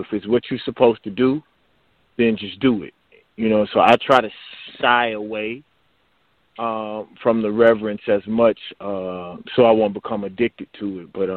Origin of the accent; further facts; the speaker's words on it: Mississippi, United States; I'm from Mississippi.